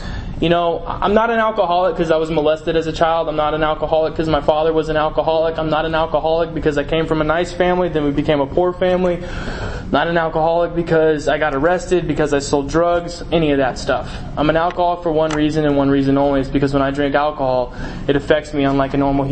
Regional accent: Texas, United States; growing up in Texas, you know, going to University of Texas was, like, the big dream, you know, for college.

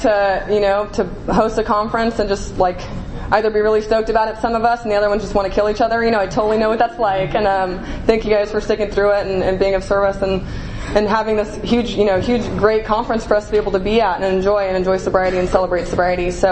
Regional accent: California, United States; I grew up in Marin County. I'm a native to where I live. I live in a little town.

